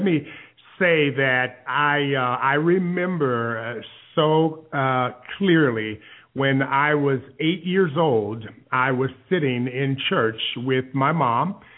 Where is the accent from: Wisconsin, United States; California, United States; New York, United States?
Wisconsin, United States; Milwaukee; I am originally from Wisconsin. I was born and spent most of my early life in Milwaukee, Wisconsin. I am the youngest of five siblings